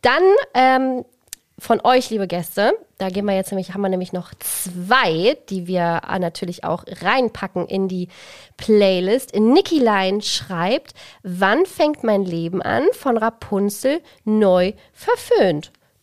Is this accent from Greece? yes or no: yes; Greece; ich bin ja auch Griechin, Griechin bin ich.